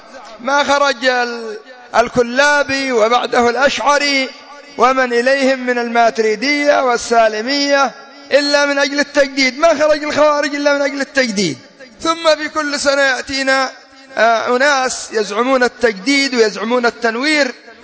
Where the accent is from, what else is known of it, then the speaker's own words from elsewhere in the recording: Yemen; الدعايات الاشتراكية عندنا في اليمن أن المرأة لا يجوز لها أن تحلب البقرة